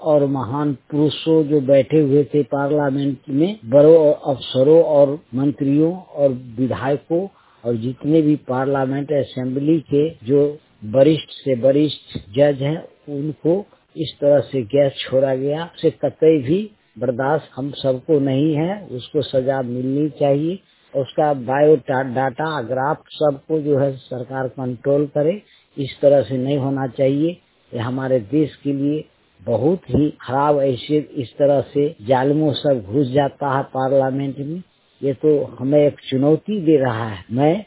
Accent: Bajitpur, Bihar, India; now in Odisha, India; मैं ग्राम पंचायत बाजीतपुर बम्बैया प्रखंड विभूतिपुर जिला समस्तीपुर बिहार का रहने वाला हूँ। मैं प्रेजेंट में उड़ीसा में काम कर रहा हूँ टा फाइबर ब्लॉक के कंपनी में।

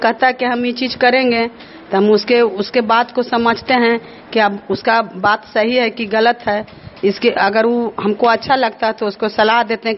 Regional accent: Khapura, Bihar, India; खपुरा ग्राम के रहने वाली हूँ, जिला नालंदा।

